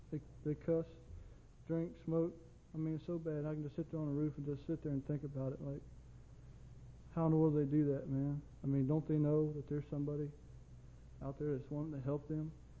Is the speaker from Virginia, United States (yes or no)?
yes; Manassas, Virginia, United States; I want to be a missionary right in my home church, my hometown, right here in Manassas, Virginia.